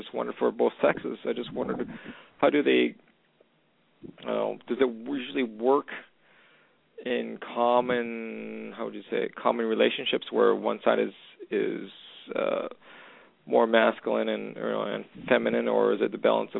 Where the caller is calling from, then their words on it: Western Canada, Canada; I'm calling from Western Canada.